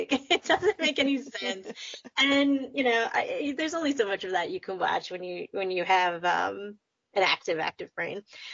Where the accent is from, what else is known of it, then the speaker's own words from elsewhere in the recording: New York City, New York, United States; I thought at first when I was little growing up in New York City, I thought I wanted to be like on Wall Street.